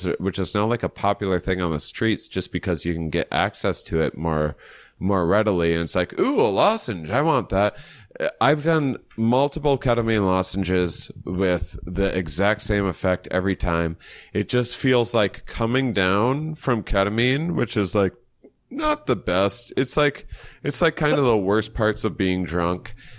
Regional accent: Wisconsin, United States; Yeah, I'm from Wisconsin. I love bland food.

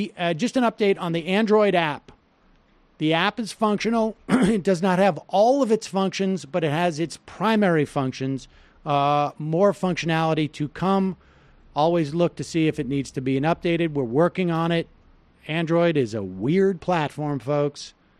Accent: Worcester, Massachusetts, United States; I grew up in Worcester. I never anyone drink bourbon.

